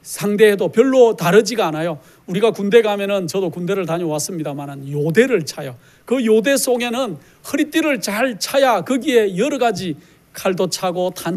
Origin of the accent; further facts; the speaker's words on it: South Korea; now in United States; 저도 한국 사람이죠. 미국에 와서 살고 있지만은 저는 한국 사람이고 한국 사람의 성향을 저도 그대로 유지하고 있는 그러한 사람인 것 같습니다.